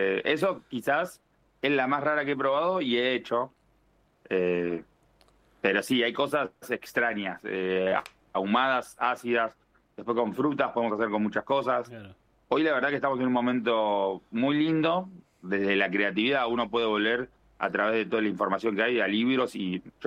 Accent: La Plata, Buenos Aires Province, Argentina; y no es que lo diga yo porque soy de La Plata

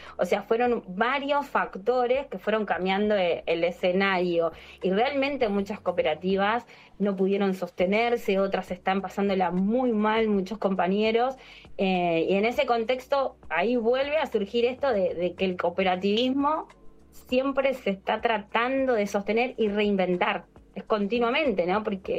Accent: Campana, Buenos Aires Province, Argentina; nosotros somos de Campana, oriundos de Campana

